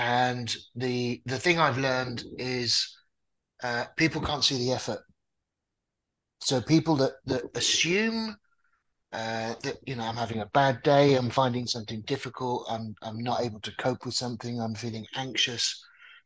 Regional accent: England, United Kingdom; Usually tea. I'm an English guy, you know, tea is a way of life.

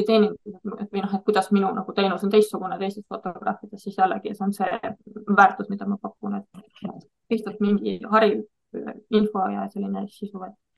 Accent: Valga County, Estonia; minu kodukandi kalmistu Valgamaal on Hargla kalmistu

